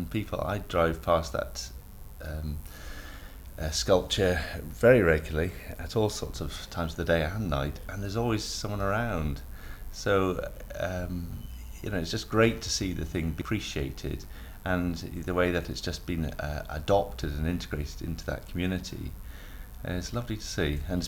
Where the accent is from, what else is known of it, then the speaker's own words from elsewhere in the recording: Bristol, South West England, United Kingdom; also born or lived in Newcastle / Leeds; I was born in Newcastle, but brought up in the in Bristol area and Leeds, and returned home, perhaps.